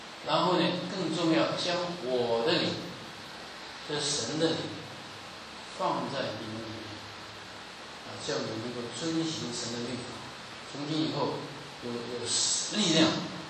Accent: China; now in United States; 因为我们东方人、中国人都很认真读书，操练我们的头脑

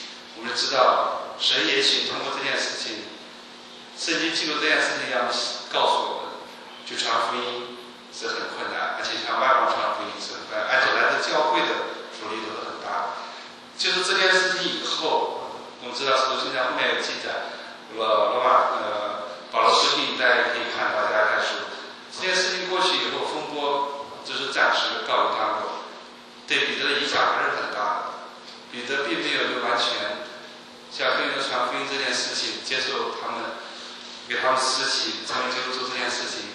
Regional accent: China; 我们中国人知道住在顶层不好，因为有太阳晒

